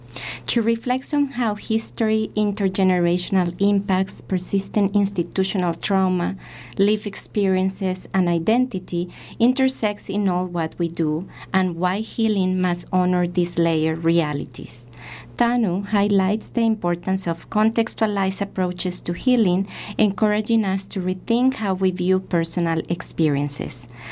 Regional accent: Colombia; now in Canada; I grew up in Colombia, and since moving here, I have been learning and unlearning about Canadian history

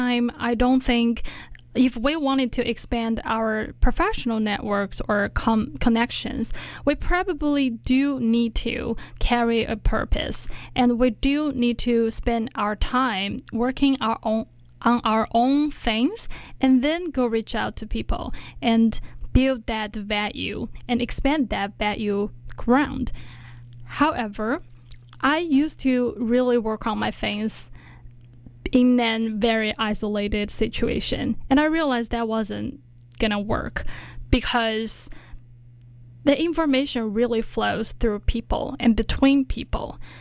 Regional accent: China; Well, I'm from China.

